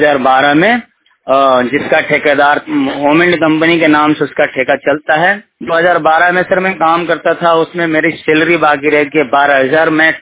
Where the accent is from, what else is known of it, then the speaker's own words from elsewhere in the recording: Tendua, Bihar, India; मेरा गांव पड़ता है तेंदुआ, मैं बिहार का रहने वाला हूं। मेरा जिला पड़ता है भगवान।